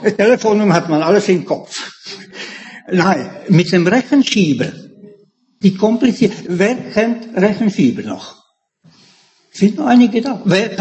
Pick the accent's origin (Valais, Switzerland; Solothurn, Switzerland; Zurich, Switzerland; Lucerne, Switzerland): Zurich, Switzerland; Oder als jemand eine Wohnung gesucht hatte in meiner Jugend in Zürich